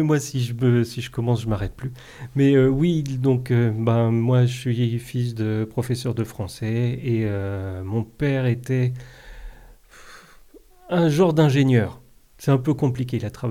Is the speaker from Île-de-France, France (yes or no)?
yes; Mantes-la-Jolie, Île-de-France, France; also born or lived in Paris; now in Bergerac, France; moi c'est … je viens de Mantes-la-Jolie et Paris, je suis arrivé il y a environ 6 ans.